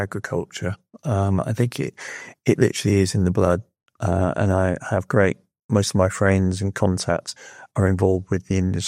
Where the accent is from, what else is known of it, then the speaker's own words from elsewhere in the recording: South West England, United Kingdom; now in island; I was born in Somerset, a dairy farming family